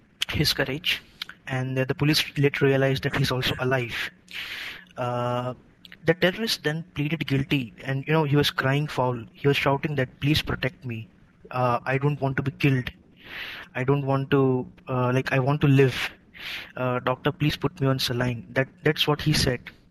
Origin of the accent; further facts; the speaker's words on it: Mumbai, Maharashtra, India; I was saying that even I'm from Mumbai